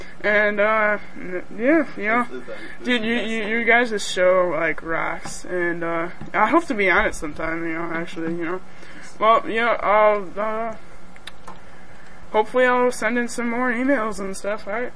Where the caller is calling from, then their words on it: Indiana, United States; from Indiana, up in, United States